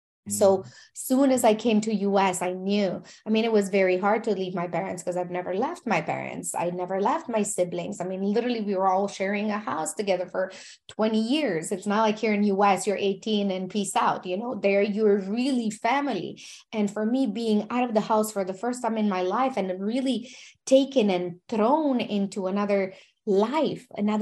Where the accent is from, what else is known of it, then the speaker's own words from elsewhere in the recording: Romania; English is a second language; moved away as an adult; now in United States; I'm from Romania and I came to US when I was 20 years old, $100 to my name.